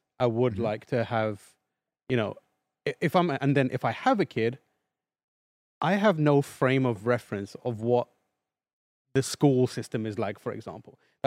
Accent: London, United Kingdom; born or raised there

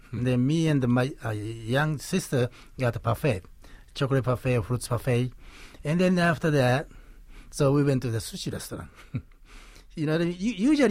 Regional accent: Hiroshima, Japan; English is a second language; So my hometown, Hiroshima, has the professional team called Hiroshima Cubs, which they won this year.

